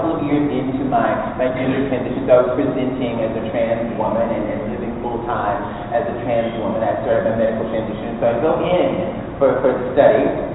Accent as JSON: {"language": "English", "town": "Mobile", "region": "Alabama", "country": "United States", "tie": "born or raised there", "said": "I grew up in Mobile, Alabama. And I was a church going youngster."}